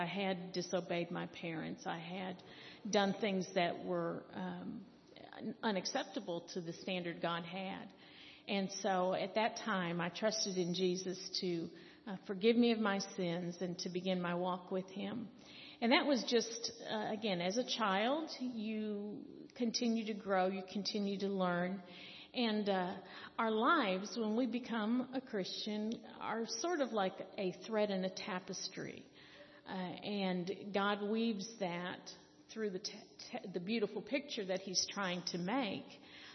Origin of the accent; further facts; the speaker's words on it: Detroit, Michigan, United States; I grew up in Detroit, Michigan, which is in the northern part of the United States. I had a family that loved me and cared for me.